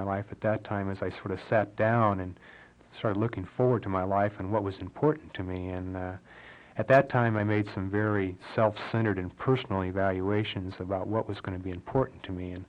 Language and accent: English; Fort Riley, Kansas, United States; born there; I was born and raised in the Lutheran Church Missouri Synod. I was born in Fort Riley and baptized there, and I was confirmed.